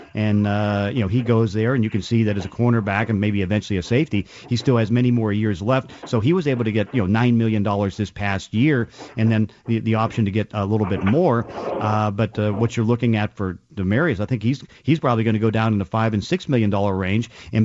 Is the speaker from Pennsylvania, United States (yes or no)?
yes; Pittsburgh, Pennsylvania, United States; growing up in Pittsburgh, I know how to drive in the snow